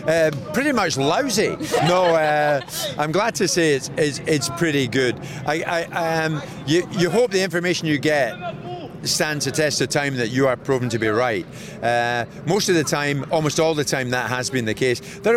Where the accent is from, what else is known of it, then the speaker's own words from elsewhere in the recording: Scotland, United Kingdom; I'm Scottish. What is this term, hat-trick?